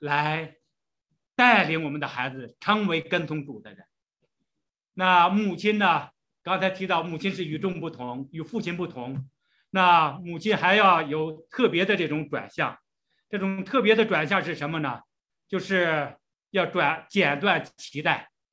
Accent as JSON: {"language": "Chinese", "country": "China", "said": "特别是我们从大陆过来的姐妹"}